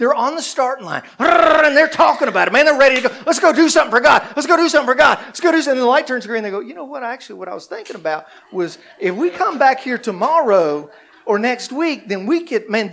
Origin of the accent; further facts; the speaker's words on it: Bristol, Virginia, United States; So when I was a teenager, I grew up in Bristol, Virginia, Bristol, Tennessee.